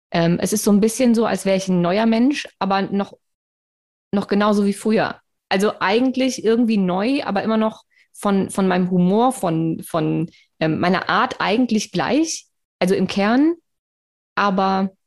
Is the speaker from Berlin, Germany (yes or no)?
no; Darmstadt, Hesse, Germany; ich bin ja in Darmstadt groß geworden